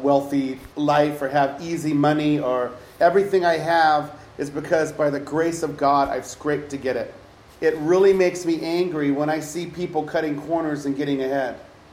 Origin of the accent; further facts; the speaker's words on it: Alaska, United States; They were going to find out that I was this trash from Alaska, no education, and it was going to be all over.